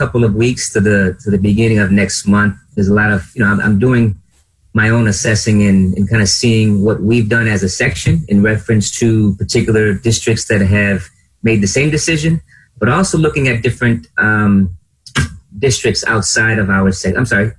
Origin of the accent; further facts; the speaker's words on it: Lowell, Massachusetts, United States; now in Rochester, United States; So I grew up in Lowell, Massachusetts. I moved here to Rochester in 98 with the idea of getting 1 year of experience, and I've been up here ever since.